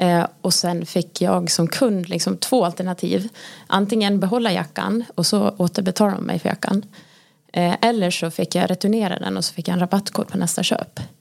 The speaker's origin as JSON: {"language": "Swedish", "region": "Dalarna County", "country": "Sweden", "said": "Ja, jag är ju en dalkulla som bor i Vansbro."}